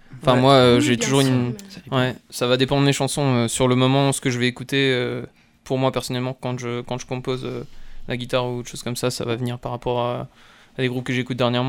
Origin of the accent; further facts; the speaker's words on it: United States; French is a second language; now in France; moi je suis américain, mais je suis là depuis beaucoup plus longtemps que lui, et lui, ça fait genre 8 ans qu'il est là, moi ça fait 20 ans que je suis là